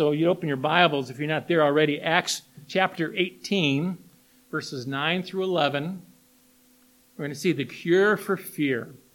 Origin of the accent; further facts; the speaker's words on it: St. Ignace, Michigan, United States; I grew up in St. Ignace, and I used to go diving off the Mackinac Bridge.